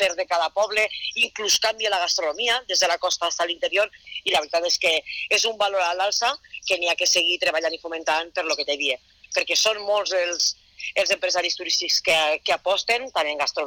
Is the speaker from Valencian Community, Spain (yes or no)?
yes; Castellón de la Plana, Valencian Community, Spain; perquè serà que som de Castelló i mos tire la terreta